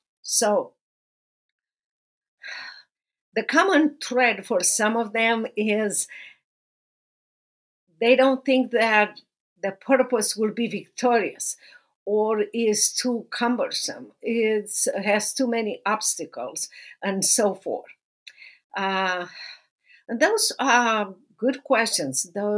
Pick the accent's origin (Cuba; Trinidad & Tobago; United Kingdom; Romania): Romania; now in Dallas, United States; I am originally from Romania. I'm now living in Dallas, Texas